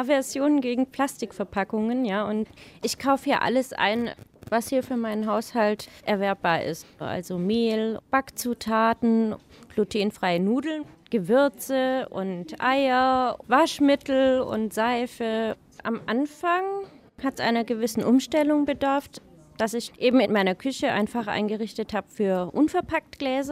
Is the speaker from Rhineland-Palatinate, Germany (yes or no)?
yes; Mainz, Rhineland-Palatinate, Germany; ich komme aus Mainz und bin 39